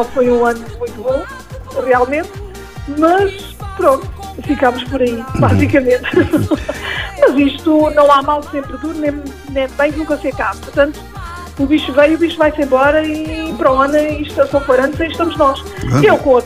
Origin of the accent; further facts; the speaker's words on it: Pegões, Setúbal, Portugal; E eu sou aqui de Pegões, portanto também pertenço aqui à grande capital, não é? Fica aqui bem pertinho de Lisboa.